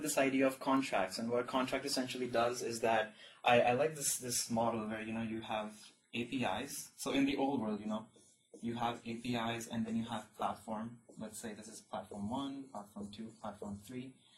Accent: Delhi, India; now in United States; So I'm originally from India, Delhi, and I completed my high school over there. And currently I go to school in the state of Texas, University of Texas at Dallas, study computer science.

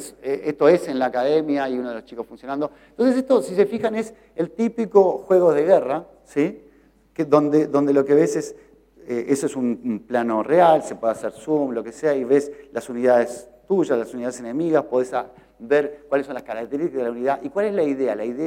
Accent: Uruguay; Y ya notó mi acento, porque yo soy el uruguayo.

